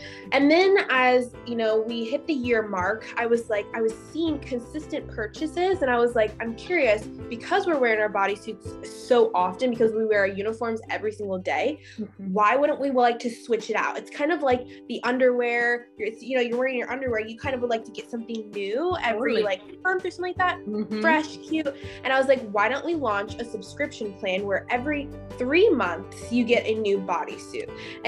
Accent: Pennsylvania, United States; I grew up in Pennsylvania, so it's a little more cold and a little gloomy sometimes.

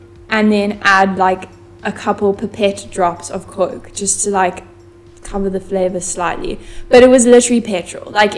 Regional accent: Cape Town, Western Cape, South Africa; we are from South Africa, Cape Town, South Africa.

